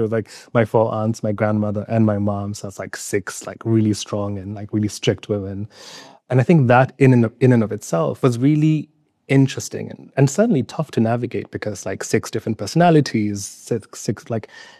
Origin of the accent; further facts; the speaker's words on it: Nairobi, Kenya; born there; By the time that I was born, also I was born in Nairobi, and so I was named from birth.